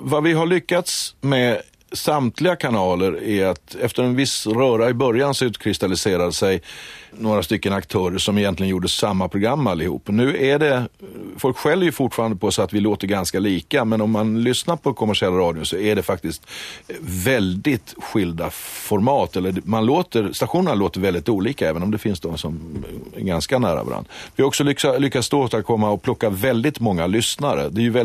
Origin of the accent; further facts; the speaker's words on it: Skåne, Sweden; accent: Skåne; now in Stockholm, Sweden; Sen flyttade jag till Stockholm och då bestämde jag mig för att jag ska behålla min skånska privat. Så privat pratar jag skånska och i professionen rikssvenska.